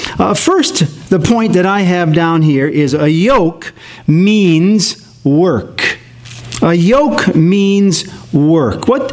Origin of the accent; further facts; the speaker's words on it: Wisconsin, United States; Now, where I grew up in Wisconsin, we had the Wolf River that ran about a mile from our house.